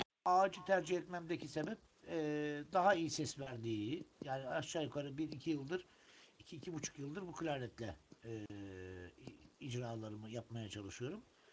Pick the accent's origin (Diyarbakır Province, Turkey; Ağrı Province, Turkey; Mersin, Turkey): Ağrı Province, Turkey; Ağrı; born there; Tabii 1968 yılında Ağrı'da doğdum. Aslen Trabzonluyum.